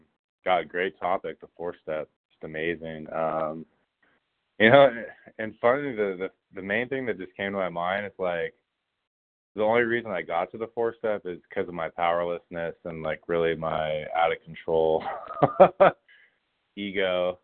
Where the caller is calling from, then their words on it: Los Angeles, California, United States; I'm calling from Los Angeles.